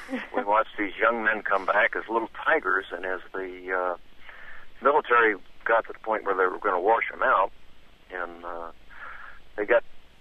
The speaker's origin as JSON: {"language": "English", "region": "Kentucky", "country": "United States", "said": "I told them I was from Kentucky and liked to hunt."}